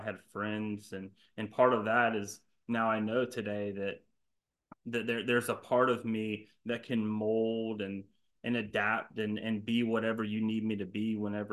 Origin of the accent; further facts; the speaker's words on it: Augusta, Georgia, United States; I grew up in Augusta, Georgia. I had a beautiful childhood